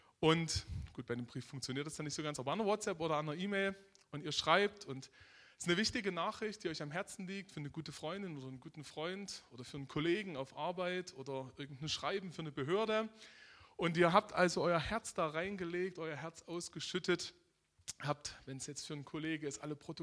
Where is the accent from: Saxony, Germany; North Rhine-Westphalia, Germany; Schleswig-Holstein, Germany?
Saxony, Germany; Aue; Bin aber nicht ursprünglich hier aus der Gegend, sondern man hört es immer noch ein bisschen. Wir kommen aus Sachsen, aus dem Erzgebirge, vielleicht kennt jemand Aue.